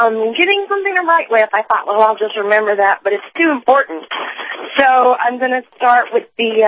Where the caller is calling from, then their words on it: San Antonio, Texas, United States; in San Antonio.